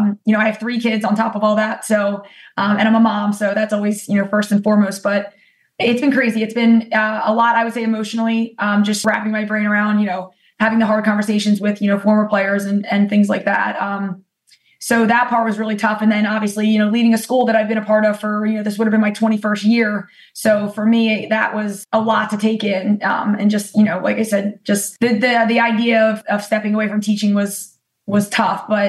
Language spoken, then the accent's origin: English; Upper Merion, Pennsylvania, United States; I remember playing, rec league back in, my days growing up in Heber Prussian Upper Marion and things like that.